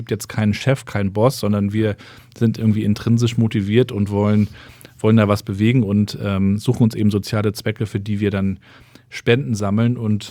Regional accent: Rostock, Mecklenburg-Vorpommern, Germany; Ich bin ja in Rostock in Warnemünde aufgewachsen

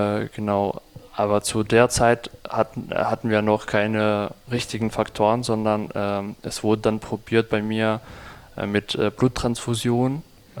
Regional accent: Eastern Ukraine, Ukraine; Und ich komme aus dem Osten und bei uns gab es dann immer weniger Medikamente

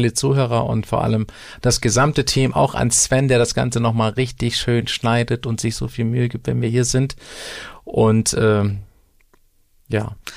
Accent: Hamburg, Germany; Ich bin Hamburger

